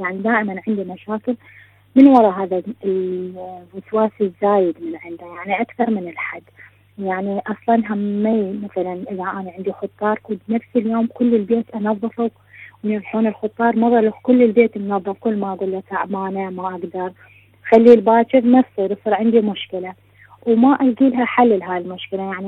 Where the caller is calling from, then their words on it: Sweden; من السويد